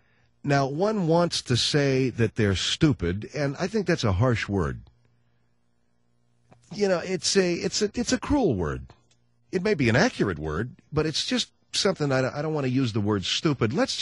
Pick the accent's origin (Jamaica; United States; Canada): United States; California; moved away; also born or lived in Florida; I mean, I grew up in California. I left California in 1972. I drove down there with some friends of mine, and we worked in construction work.